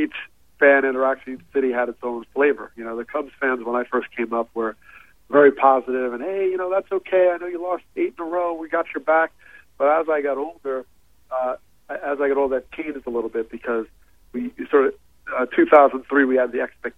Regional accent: Teaneck, New Jersey, United States; so growing up in Teaneck, New Jersey, I was familiar with his career

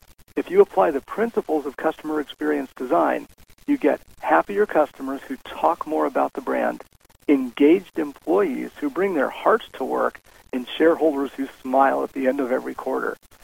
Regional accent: Winter Park, Florida, United States; namely Winter Park, Florida, a small college town next to Orlando, mm-hmm. my hometown, by the way.

